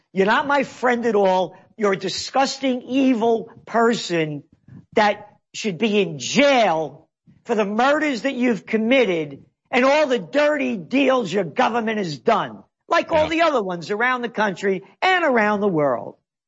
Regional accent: New York City, New York, United States; I'm a New Yorker. I know New York.

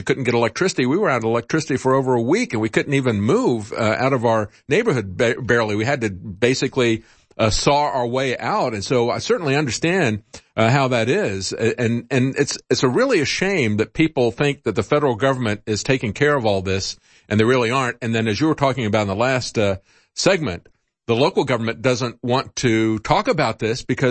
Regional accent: Tampa, Florida, United States; I grew up in Florida, and we had many, many hurricanes that came through. And we were a little bit inland there in Tampa.

